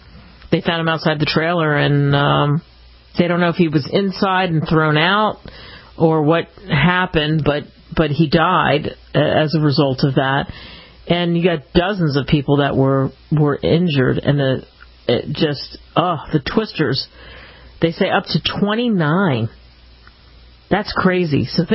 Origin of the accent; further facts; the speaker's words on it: East Coast, United States; I grew up on the East Coast, and it was all about hurricanes, not tornadoes.